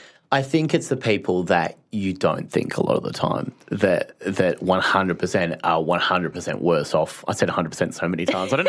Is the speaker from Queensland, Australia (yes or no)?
no; Phillip Island, Victoria, Australia; growing up in Phillip Island, the surfers, you know, like it was very beachy